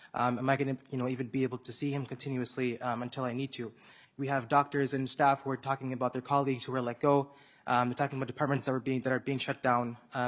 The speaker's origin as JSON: {"language": "English", "region": "Minnesota", "country": "United States", "tie": "born or raised there", "said": "I'm a second-year medical student at the University of Minnesota. I was born and raised in Minnesota. I live in Columbia Heights right now."}